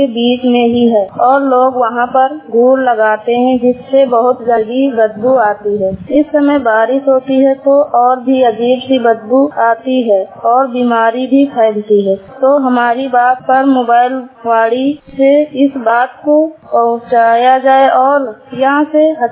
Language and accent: Hindi; Jagannathpur, Uttar Pradesh, India; मेरे गांव का नाम जगन्नाथपुर, पोस्ट हाड़ा बसहरी, तहसील नानपारा, जिला बहराइच।